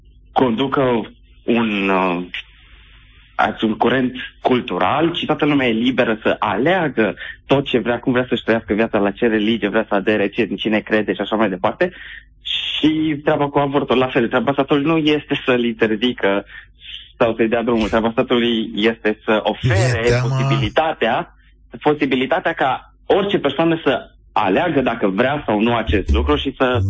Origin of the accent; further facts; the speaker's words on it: Bucharest, Romania; eu sunt din București